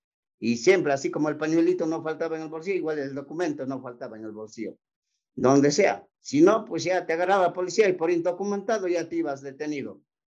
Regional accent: Huamanga, Ayacucho, Peru; casi todo lo que somos huamanguinos, nomás ayacuchanos, huamanguinos más que nada

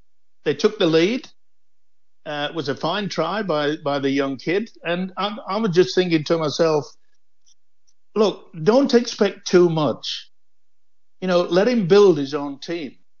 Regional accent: Dewsbury, Yorkshire and the Humber, United Kingdom; They were born and bred, all the family, in my hometown, Dewsbury.

